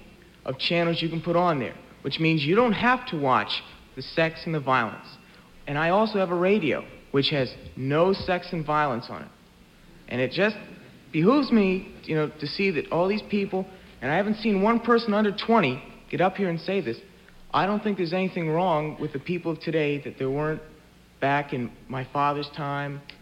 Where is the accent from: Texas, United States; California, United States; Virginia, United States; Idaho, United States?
Virginia, United States; Arlington; I'm age 17, and I'm from Arlington, Virginia, which is no more than 200 yards across the Potomac River out there.